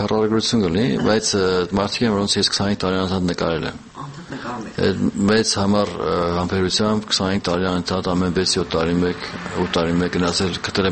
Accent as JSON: {"language": "Armenian", "country": "Georgia", "said": "երկուսը Վրաստանից ենք, Վրացահայ"}